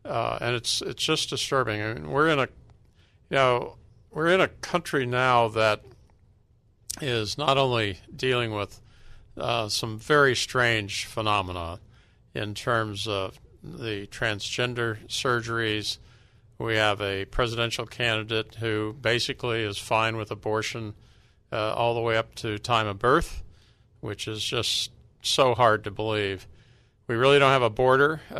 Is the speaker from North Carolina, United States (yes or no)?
yes; North Carolina, United States; born there; I was born in North Carolina. I went to school in South Carolina and Georgia.